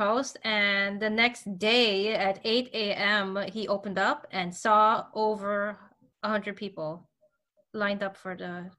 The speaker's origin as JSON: {"language": "English", "region": "New York", "country": "United States", "said": "And I don't really know Texas that much because I'm from New York"}